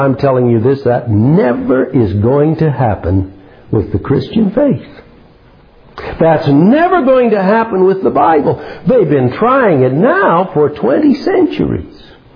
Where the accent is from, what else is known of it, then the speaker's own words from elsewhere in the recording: Iowa, United States; I was born, and I grew up in Iowa. Pretty good evidence that I was born there.